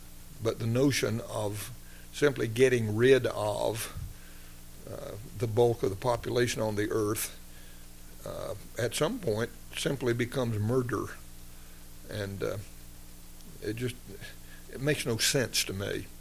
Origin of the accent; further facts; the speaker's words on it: Texas, United States; I grew up in West Texas.